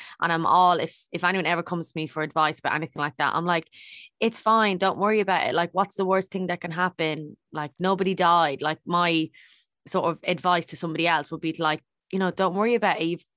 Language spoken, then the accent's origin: English; Drogheda, Leinster, Ireland; She is from Drogheda, which is my hometown.